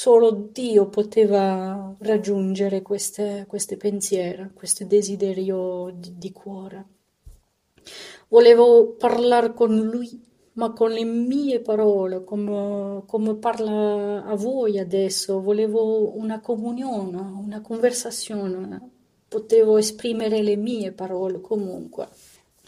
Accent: France; now in Italy; sono sposata a un italiano, vivo in Italia dal 2009. Io sono nata e cresciuta in Francia, sono di origine del Marocco. I miei genitori mi hanno cresciuto nella loro fede, insegnandomi la loro religione, cioè la religione musulmana.

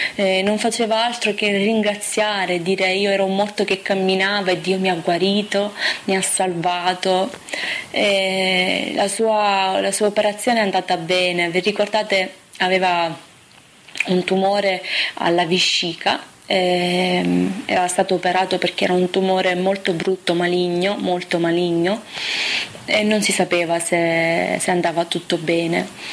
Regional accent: Sicily, Italy; Sono andata in Sicilia, nel mio paese

